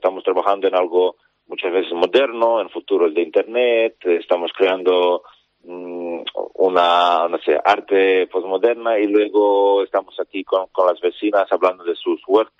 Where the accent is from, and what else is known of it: Serbia